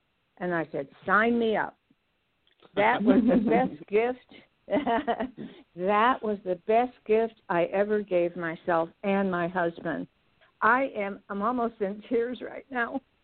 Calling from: California, United States; I'm in Central Coast, Californi

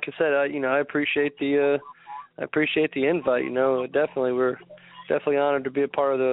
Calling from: Baton Rouge, Louisiana, United States; I'm calling from Baton Rouge.

